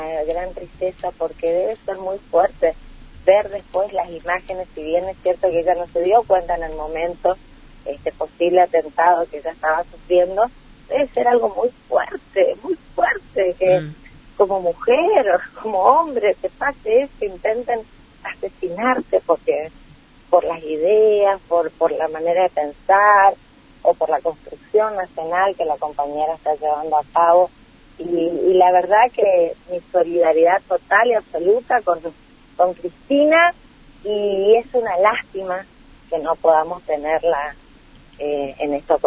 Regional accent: Chaco, Argentina; somos 33 congresales nacionales por Chaco, somos mirados al solo hecho de decir que somos de Chaco

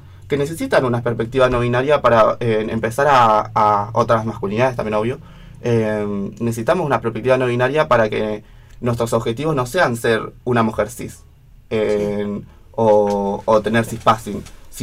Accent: Bahía Blanca, Buenos Aires Province, Argentina; now in El Bolsón, Argentina; Yo vine al Bolsón, yo soy de Bahía Blanca, yo vine al Bolsón como a encontrarme desde la soledad en mi transición

